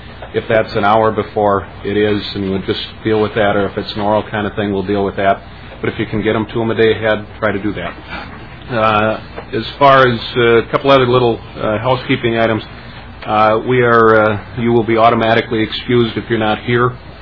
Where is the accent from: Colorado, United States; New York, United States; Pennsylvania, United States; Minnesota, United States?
Minnesota, United States; Inver Grove Heights; I'm from Invergrove Heights.